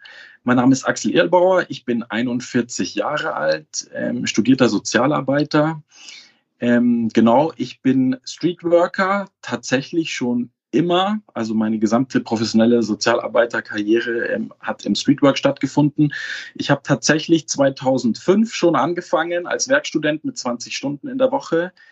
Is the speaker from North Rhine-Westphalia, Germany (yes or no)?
no; Munich, Bavaria, Germany; Ich komme ja aus München